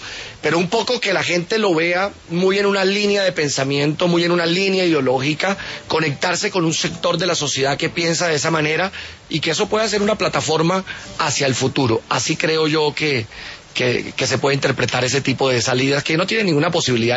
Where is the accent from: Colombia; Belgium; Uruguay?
Colombia; Cereté, Córdoba; A un pobre de un corregimiento de Pitalito, de Cerete, Córdoba, mi pueblo